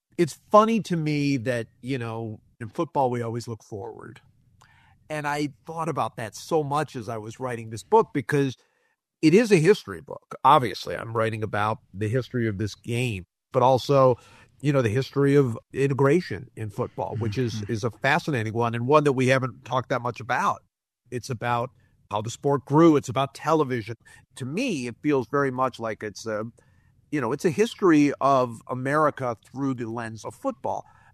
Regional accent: United States; And my entire childhood, I grew up, I'm a first generation American.

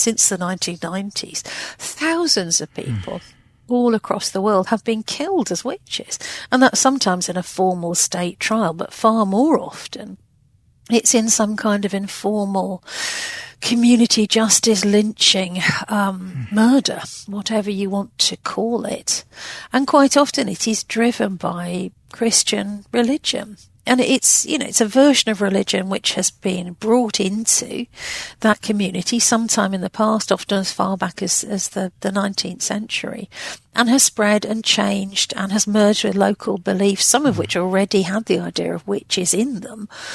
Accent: United Kingdom

